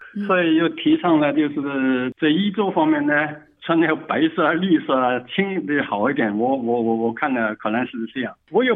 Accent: Guangzhou, Guangdong, China; moved away as an adult; now in Australia; 我来自广州，1987年秋来了，是39年，将近40年了，正式退休了。我本身是属马的，是我生于1954年，是甲午马， 这个木马了。

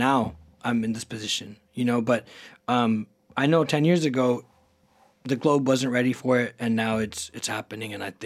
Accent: India; But my relationship with being Indian definitely wavered.

